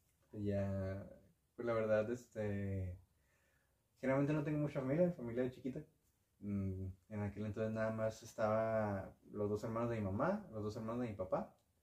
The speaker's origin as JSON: {"language": "Spanish", "region": "Chihuahua", "country": "Mexico", "tie": "born or raised there", "said": "Pues nací aquí en Chihuahua. Uh-huh. Generalmente, yo mis primeros 10 años de mi vida viví ahí en Chihuahua 2000."}